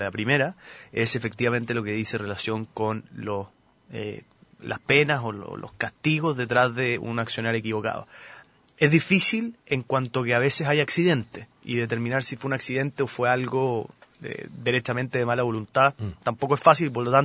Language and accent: Spanish; Chile; Es un concepto que nosotros tenemos que adoptar como chilenos.